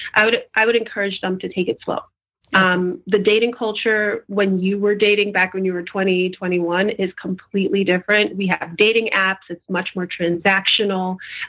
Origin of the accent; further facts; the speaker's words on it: United States; accent: American; I'm an American and I have an American accent.